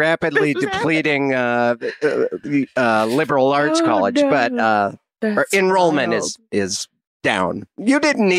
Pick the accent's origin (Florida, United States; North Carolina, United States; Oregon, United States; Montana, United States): Montana, United States; Missoula; Yeah. I'm from Missoula, Montana.